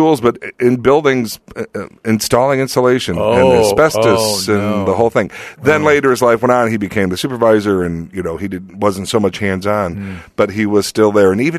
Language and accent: English; Lansing, Illinois, United States; Lansing, Michigan. Lansing, Illinois.